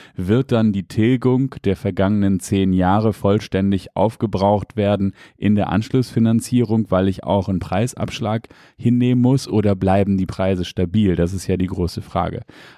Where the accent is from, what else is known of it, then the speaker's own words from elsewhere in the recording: Hamburg, Germany; Niemals als Hamburger würde man niemals nach Pinneberg ziehen.